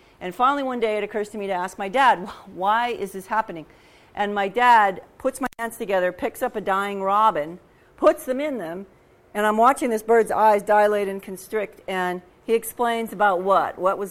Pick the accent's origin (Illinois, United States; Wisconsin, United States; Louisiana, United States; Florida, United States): Wisconsin, United States; So I'm starting with me growing up in Wisconsin in the mid-1960s. I was the oldest of three children